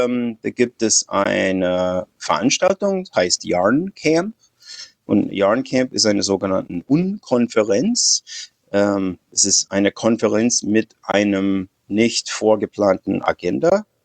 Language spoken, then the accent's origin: German; United States; moved away as an adult; now in Germany; Nee, ich bin Amerikaner, ich bin ungefähr 60. Ich wohne in Deutschland seit 30 Jahren.